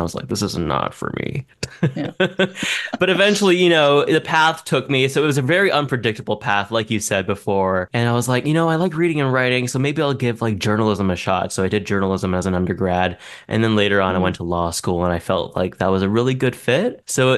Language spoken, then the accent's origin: English; Canada; born there; So, of course, I'm also from Hong Kong as well. Well, I was born in Canada, but my entire family is from Hong Kong. Some of them are from Shanghai.